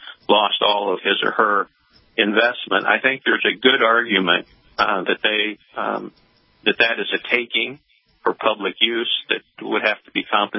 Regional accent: Tekamah, Nebraska, United States; I know Lyons. It's in Burke County, I grew up in Takema, which is also in Burke County.

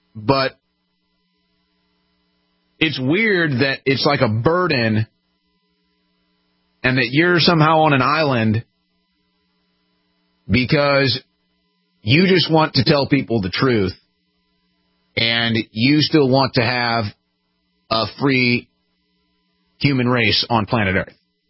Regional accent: St. Louis, Missouri, United States; I'm 31 years old. I'm from St. Louis, Missouri. I came up in sports media.

